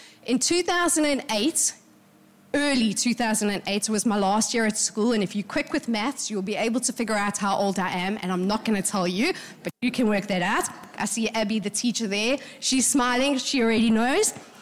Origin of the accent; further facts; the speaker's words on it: Cape Town, Western Cape, South Africa; born there; I was born in Cape Town, yes.